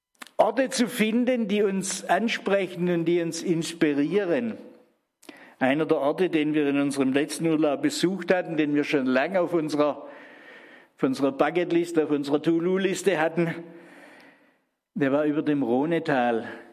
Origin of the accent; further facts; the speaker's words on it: Baden-Württemberg, Germany; ich komme ja aus Württemberg eigentlich.